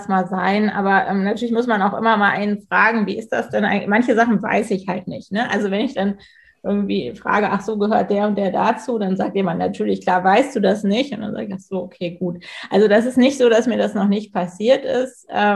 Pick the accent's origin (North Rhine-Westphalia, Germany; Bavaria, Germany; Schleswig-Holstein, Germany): Schleswig-Holstein, Germany; Pinneberg; ich komme ja aus Pinneberg, ich sage mal Pinneberg, nicht so ein bisschen zu Hamburg wie Stockelsdorf zu Lübeck. Also es ist direkt da dran.